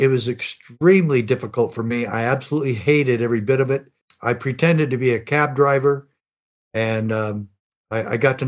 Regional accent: Arizona, United States; I am from Arizona

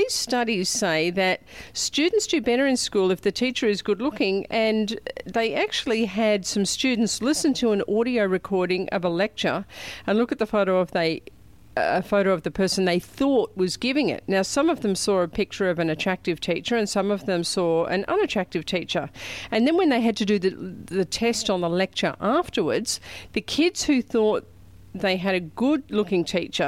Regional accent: Australia; Louis, absolutely, it happened in my home country of Australia.

